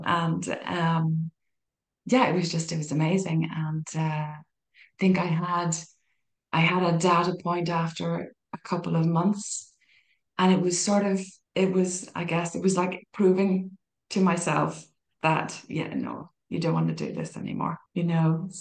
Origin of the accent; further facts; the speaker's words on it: Ireland; even like growing up in Ireland, and like the pub culture there, it's the same.